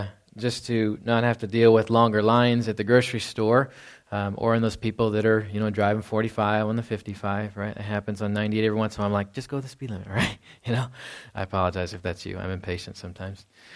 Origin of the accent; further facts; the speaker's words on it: Texas, United States; And so there's a story back from my home state. There were a group of brave young women that got together in Denton, Texas